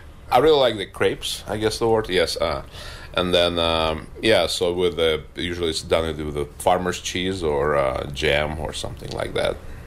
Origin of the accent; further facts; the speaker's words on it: Ukraine; I come from Ukraine